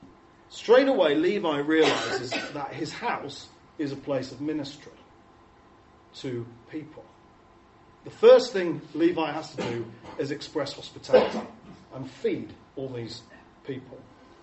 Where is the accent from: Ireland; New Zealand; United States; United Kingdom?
United Kingdom; because we're British, so we feel really awkward about saying no.